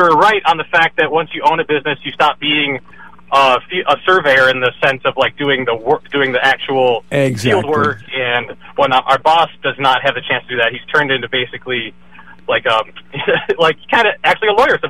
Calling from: San Francisco, California, United States; from San Francisco.

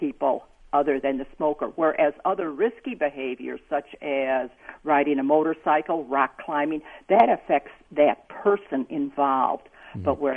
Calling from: Rock Island, Illinois, United States; I'm calling from Rock Island.

